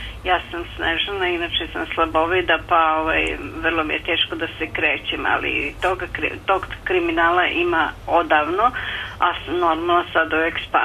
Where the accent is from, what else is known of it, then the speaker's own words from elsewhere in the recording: Vojvodina, Serbia; mada i u Vojvodini, ja sam iz Rejna